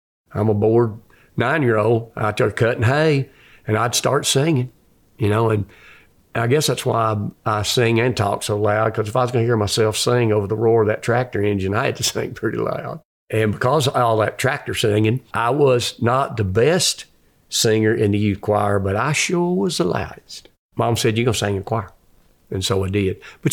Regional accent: South Carolina, United States; also born or lived in Pensacola, Florida; I grew up in South Carolina, the upstate. I was actually born in Pensacola, Florida, but I grew up in the upstate in South Carolina, and, you know, just grew up a farm kid.

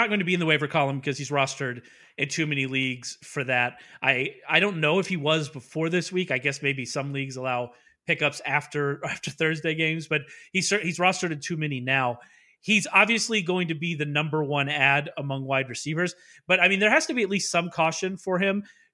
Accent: the South, United States; Well, I'm from the South, so what's the one that I'm supposed to say? I say pillows, I believe.

